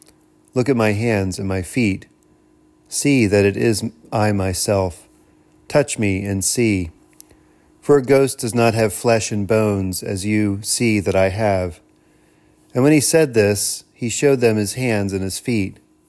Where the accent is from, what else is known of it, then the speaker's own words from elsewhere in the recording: United States; Now, I am an American, so broiling means something very specific to me.